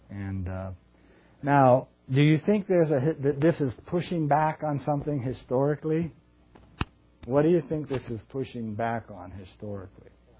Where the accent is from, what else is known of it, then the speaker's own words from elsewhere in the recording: California, United States; And I was raised in California too, so that had an effect. And I'm a second generation Italian.